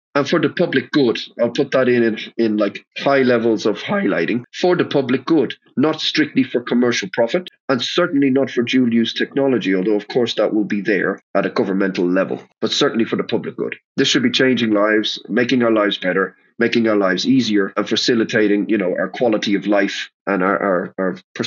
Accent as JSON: {"language": "English", "country": "Ireland", "lives_now": "Amsterdam, Netherlands", "said": "So I'm an Irishman living in Amsterdam, working in Brussels, right?"}